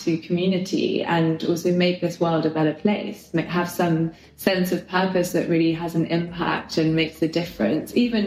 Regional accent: Sardinia, Italy; I grew up in Sardinia. My family home is in Sardinia.

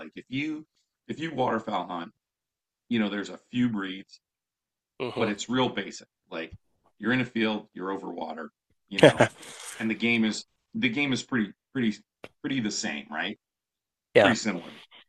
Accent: Pennsylvania, United States; my grandfather, like, we grew up in Pennsylvania.

